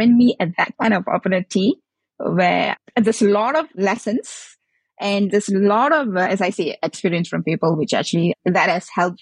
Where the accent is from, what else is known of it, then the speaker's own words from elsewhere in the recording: Malaysia; English is a second language; So I'm originated from Malaysia, in Asian country.